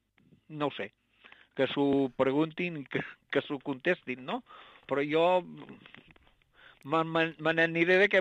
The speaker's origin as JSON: {"language": "Catalan", "town": "Arbúcies", "region": "Catalonia", "country": "Spain", "said": "Jo sóc d'Arbúcies, un poble que ara tenim 7.000 habitants, no?"}